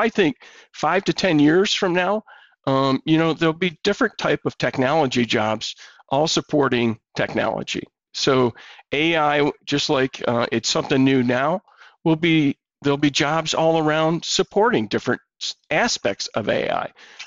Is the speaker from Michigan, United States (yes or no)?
yes; Michigan, United States; I played 12 years of hockey growing up in Michigan.